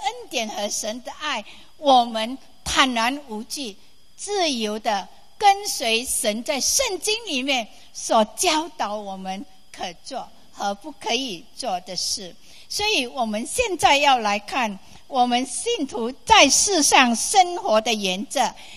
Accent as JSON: {"language": "Chinese", "country": "Malaysia", "said": "我说我是从马来西亚来。"}